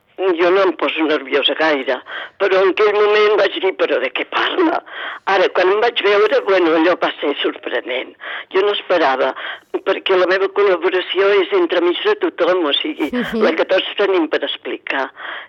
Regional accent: Sitges, Catalonia, Spain; now in Vilanova i la Geltrú, Spain; el fet que jo visqui a Vilanova, siguent sitgetana de Soc i d'Arrel

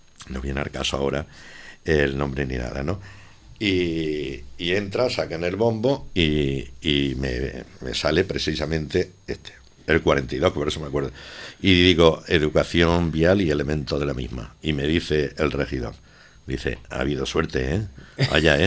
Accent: Andalusia, Spain; now in Catalonia, Spain; yo soy andaluz, mi entorno hablamos en castellano, llevo aquí unos años ya, en Cataluña, y por tanto el catalán que yo hablo es de Urella, le dije yo, digo, es de oído

